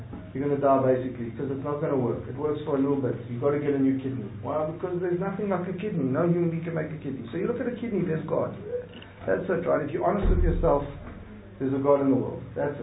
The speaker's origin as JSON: {"language": "English", "country": "South Africa", "said": "I mean, I'm from South Africa, so I'll say, if you go into Alexandra Township to one of the big gang members"}